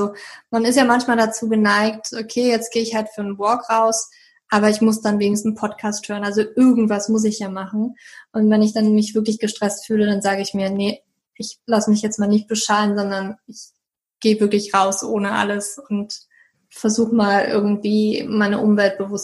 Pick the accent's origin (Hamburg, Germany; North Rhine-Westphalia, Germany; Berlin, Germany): Berlin, Germany; Aber ich bin doch schon immer relativ viel auch in Berlin gewesen, da wo ich herkomme und habe Familie und Freunde besucht